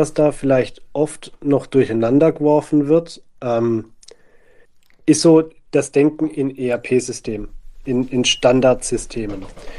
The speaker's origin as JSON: {"language": "German", "region": "Baden-Württemberg", "country": "Germany", "tie": "born or raised there", "said": "Ich komme ursprünglich aus dem Maschinenbau, aus der Stanztechnik. Die ist hier im Schwarzwald, wo ich aufgewachsen bin, einzigartig."}